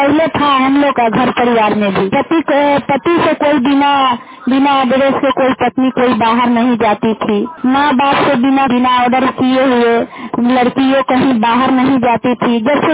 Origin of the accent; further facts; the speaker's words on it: Bihar, India; मैं भन पंचायत के रहने वाली हूँ, जिला मुजफ्फरपुर थाना कारजा।